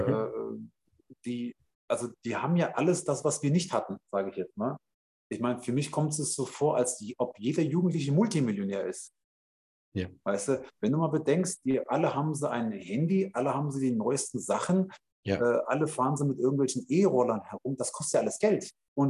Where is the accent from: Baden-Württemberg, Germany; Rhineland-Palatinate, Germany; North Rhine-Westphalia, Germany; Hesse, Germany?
Hesse, Germany; Stadtallendorf; bei uns in der Stadt. Das ist eine Kleinstadt. Ich komme aus Marburg, aus der Gegend her, aus Stadtallendorf